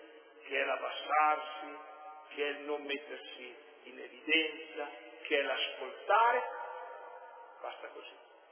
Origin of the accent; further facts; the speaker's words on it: Trentino-Alto Adige, Italy; Per me che vengo dalle Dolomiti di Brenta